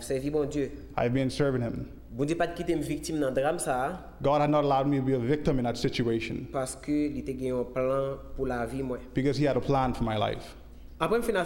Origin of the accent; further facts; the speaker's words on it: Bahamas; my mother is from Haiti, my father was from Haiti. Now, I was born and raised in the Bahamas, never went to Haiti one day in my life.